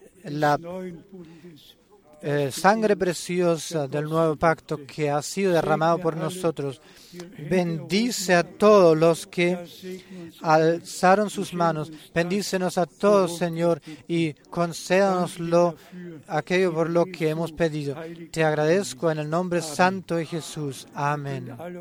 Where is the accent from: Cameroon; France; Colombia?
Cameroon; Yo vengo de Camerún con saludos